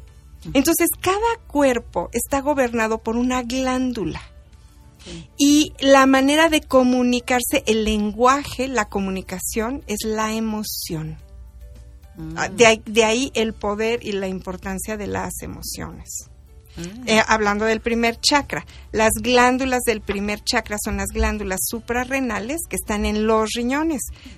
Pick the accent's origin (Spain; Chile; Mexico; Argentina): Mexico; nosotros somos mexicanos y tenemos ADN mexicano en el ombligo